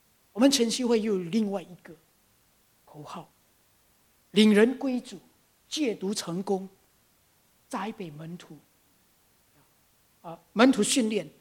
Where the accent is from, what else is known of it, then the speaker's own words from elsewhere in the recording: Indonesia; 我是在印尼出生长大